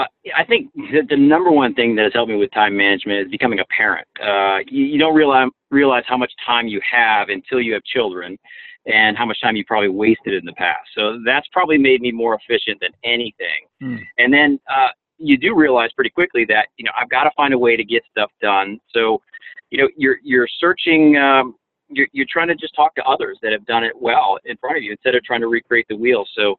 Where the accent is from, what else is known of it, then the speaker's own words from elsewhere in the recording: North Carolina, United States; the Winston-Salem Open in here in North Carolina, my hometown.